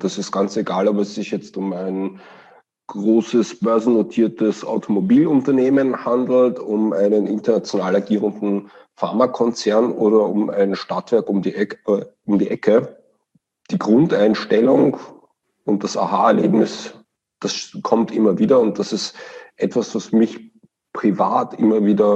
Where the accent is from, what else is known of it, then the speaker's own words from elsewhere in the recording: Vienna, Austria; accent: Viennese; now in Osnabrück, Germany; Ich komme aus Wien und kann das auch nicht verleugnen.